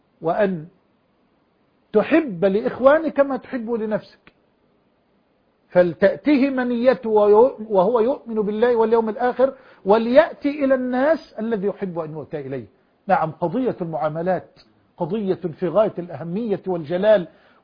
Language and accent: Arabic; Egypt